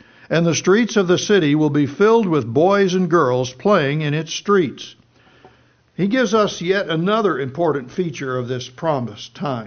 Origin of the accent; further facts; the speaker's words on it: Plainview, Texas, United States; You know, when I was a kid, in the 50s, growing up in Plainview, Texas, you know, I could go anywhere in that town on my bicycle.